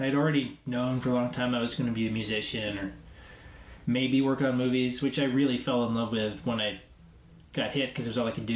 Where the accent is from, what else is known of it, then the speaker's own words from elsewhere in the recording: Nashville, Tennessee, United States; I definitely got called because I'm from Nashville and knew the vocabulary